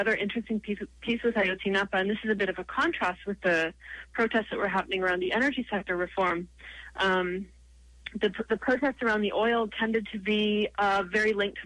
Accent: Canada; I'm a Canadian, you know

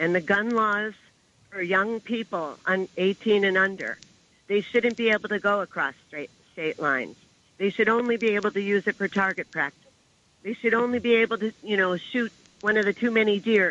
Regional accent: Michigan, United States; now in Brooklyn, United States; I've been living in Brooklyn for 20 years, but I'm from Michigan.

